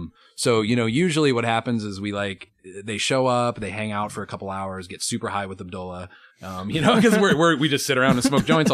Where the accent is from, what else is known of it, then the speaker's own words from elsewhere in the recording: Colorado, United States; So I'm from Colorado